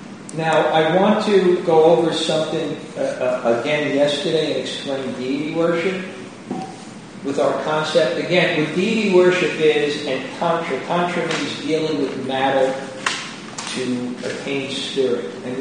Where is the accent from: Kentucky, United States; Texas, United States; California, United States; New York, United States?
New York, United States; When I grew up in New York, a mother was not a good mother unless she kept a cookie box with Hostess Twinkies and Chips Ahoy